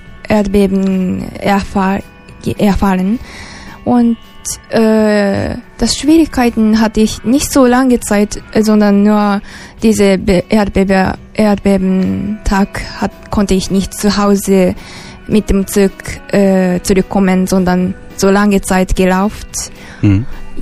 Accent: Okayama, Japan; German is a second language; also born or lived in Tokyo; ich komme eigentlich ein bisschen schon Südstadt neben Hiroshima, heißt Okayama. Mhm. Also das ist meine Heimatstadt und aber ich wohnte 8 Jahre oder so schon in Tokio.

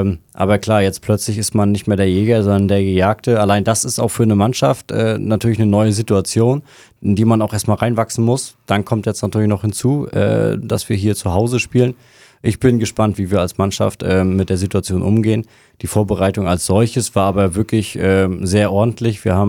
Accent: Rostock, Mecklenburg-Vorpommern, Germany; für mich insbesondere als Rostocker ein Riesenhighlight natürlich mit der Europameisterschaft hier in unserer eigenen Stadt.

